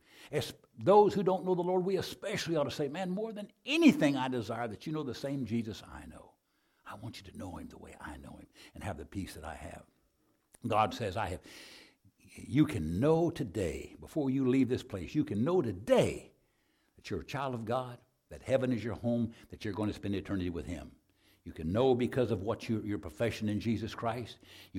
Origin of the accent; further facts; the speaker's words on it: Arizona, United States; You sound like Jimmy Carter. What? No, he's from Alabama. I'm from Arizona.